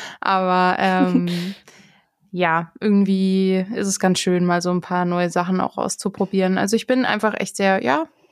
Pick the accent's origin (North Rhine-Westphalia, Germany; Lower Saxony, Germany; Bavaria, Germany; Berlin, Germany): Bavaria, Germany; Herrsching; Also in Herrsching geht der los, wo ich herkomme.